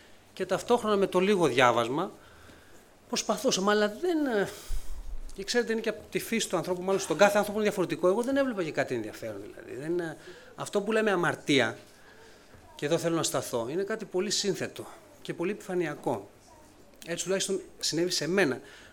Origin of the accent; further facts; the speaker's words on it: Amfikleia, Central Greece, Greece; also born or lived in Sydney, Australia; Και οι γονείς μου μετανάστες επέστρεψαν μετά από 12 χρόνια στην Ελλάδα. Μεγάλωσα σε ένα χωριό κοντά στον Παρνασσό, Αμφίκλια είναι το όνομά του, και εκεί από ό,τι θυμάμαι τον εαυτό μου, τα παιδικά μου χρόνια, την εφηβεία.